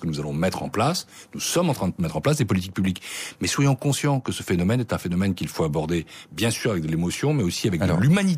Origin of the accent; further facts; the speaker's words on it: France; moi je suis français